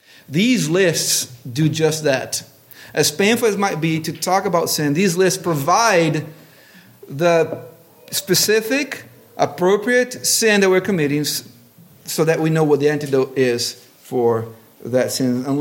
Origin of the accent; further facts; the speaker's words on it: Brazil; Growing up in Brazil, often there was commercials